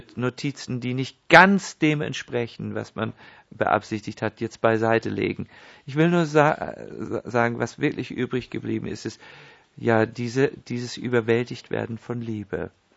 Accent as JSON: {"language": "German", "region": "Northern Germany", "country": "Germany", "said": "Bei mir dauert das alles ein bisschen länger, ich bin aus Norddeutschland."}